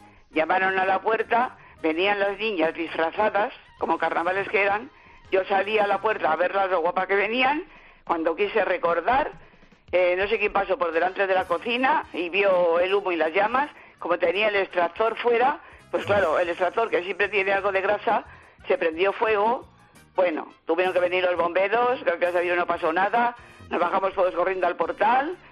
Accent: Madrid, Community of Madrid, Spain; now in Almería, Spain; soy madrileña.

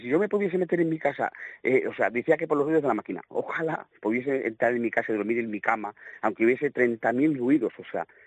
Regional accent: Zamora, Castile and León, Spain; yo tengo 31 años, he nacido en Zamora, me he criado en Zamora y soy zamorano hasta en medula

